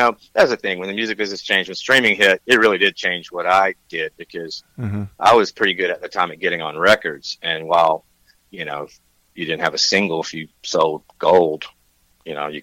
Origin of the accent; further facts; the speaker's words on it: Tennessee, United States; Man, I'm an East Coast guy, man. You know, I'm from Tennessee.